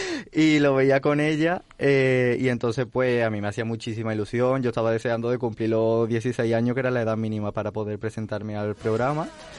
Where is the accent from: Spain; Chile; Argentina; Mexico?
Spain; Lebrija, Andalusia; yo es que soy de Lebrija. Lebrija está pues entre medio de Sevilla y Jerez, y pues la zambomba flamenca es como la cuna ahí en mi pueblo.